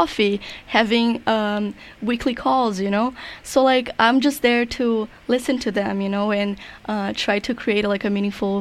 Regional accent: Brazil; But basically, I am from Brazil.

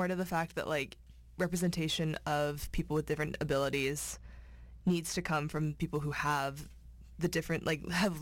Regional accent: China; now in United States; I grew up with them for the most part because, like, I immigrated from China, and, like, a lot of the content and, like, culture does... overlap.

